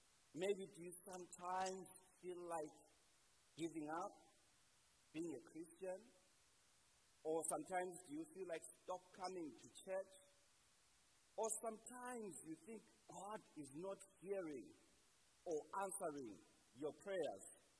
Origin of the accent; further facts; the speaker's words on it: Zimbabwe; as some of you already know, I am from Zimbabwe.